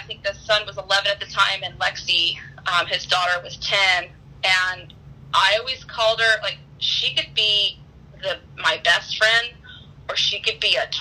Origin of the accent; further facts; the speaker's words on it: Daytona Beach, Florida, United States; also born or lived in Wisconsin / California; I, like I said, I grew up in Daytona Beach. I went to college. I mean, I've kind of been all over the place. Went to college in Wisconsin.